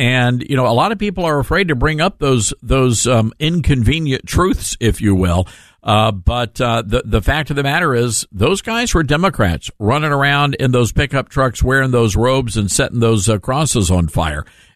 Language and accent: English; Memphis, Tennessee, United States; Well, Susan, I grew up in Memphis, Tennessee, so I know a thing or two here over on this side of the South.